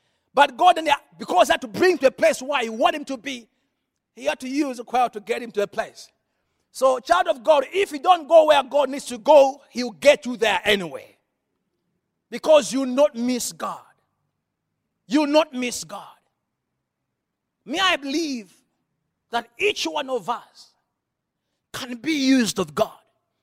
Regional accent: Uganda; I'm from Uganda.

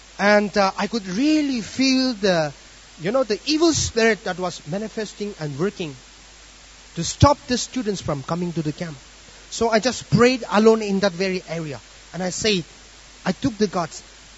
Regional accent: Nagaland, India; Okay, we are from the Nagaland state in India. And this is from the northeastern part of India.

